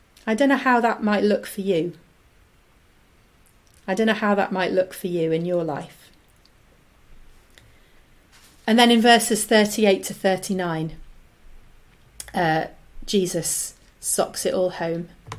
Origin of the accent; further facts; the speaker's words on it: United Kingdom; As British citizens, we got invited to the Queen's Garden Party held at the British Embassy.